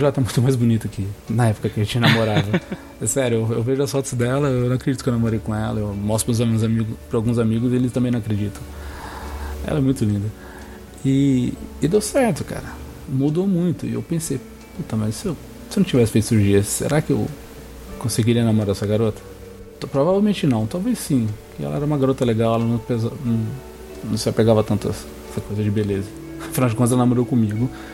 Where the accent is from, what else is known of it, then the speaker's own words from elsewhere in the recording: Brazil; born there; graças a Deus eu nasci aqui no Brasil